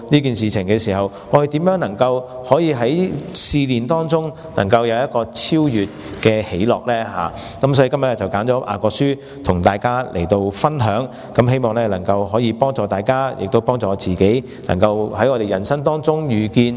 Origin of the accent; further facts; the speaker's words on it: China; 特別是我哋中國人都會覺得